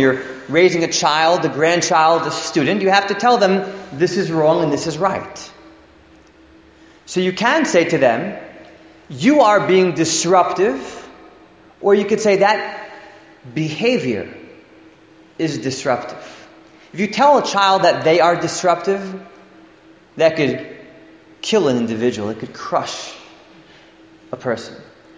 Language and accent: English; Teaneck, New Jersey, United States; Growing up in Teaneck, I know Rabbi Jacobowitz and Mrs. Jacobowitz heard this before